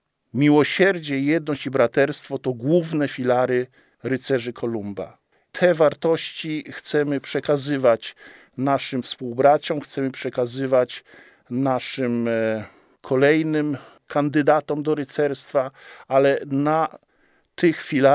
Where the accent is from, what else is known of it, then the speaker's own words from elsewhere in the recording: Subcarpathian Voivodeship, Poland; obaj pochodzimy z Podkarpacia i to jest jakby rzeczą naturalną